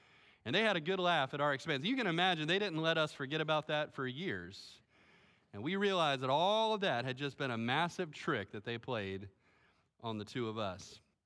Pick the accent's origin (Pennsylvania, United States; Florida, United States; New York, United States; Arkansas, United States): Florida, United States; Melbourne; I grew up here in Melbourne, and I grew up at this church.